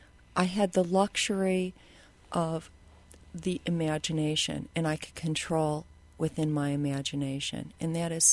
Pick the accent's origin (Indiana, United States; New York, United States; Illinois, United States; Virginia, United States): Illinois, United States; Chicago; I'm from Chicago.